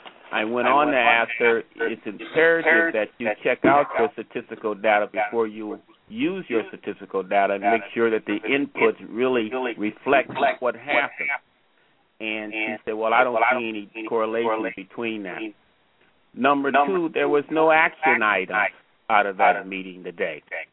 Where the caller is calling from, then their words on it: Minneapolis, Minnesota, United States; from Minneapolis.